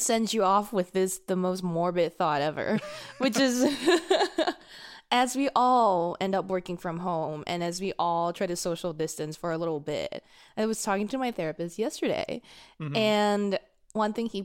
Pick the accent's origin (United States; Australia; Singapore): Singapore; I'm Singaporean